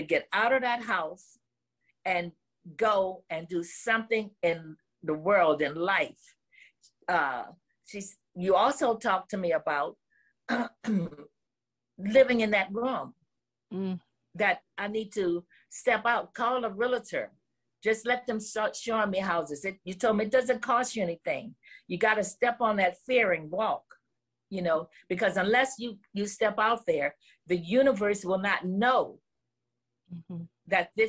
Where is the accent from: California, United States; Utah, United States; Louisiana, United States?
Louisiana, United States; New Orleans; And that I'm from New Orleans, you know, wow, look at God.